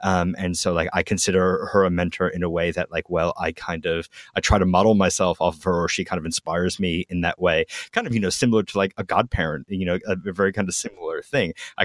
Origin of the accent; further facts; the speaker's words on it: Australia; accent: Australian; And you just got to taste my Australian accent.